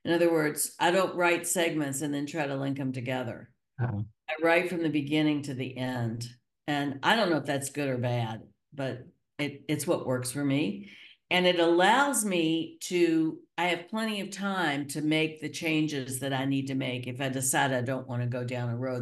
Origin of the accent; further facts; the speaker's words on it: Kentucky, United States; Yeah, I grew up in Kentucky near a Shaker town.